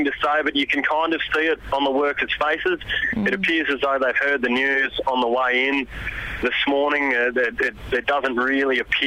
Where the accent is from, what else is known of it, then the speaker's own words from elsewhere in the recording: Sydney, New South Wales, Australia; I mean, admittedly, I'm from Sydney, but yeah, I understand towns like this.